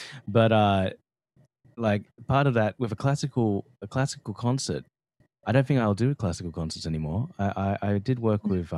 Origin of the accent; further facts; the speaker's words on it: Australia; And then all the way down near the bottom of about 7-9% is Australia, despite me being Australian.